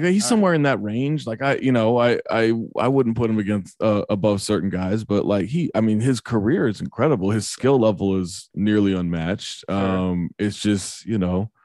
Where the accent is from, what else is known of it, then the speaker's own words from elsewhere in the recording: Sacramento, California, United States; Like, growing up in Sacramento, I just picked the Wolves as a kid.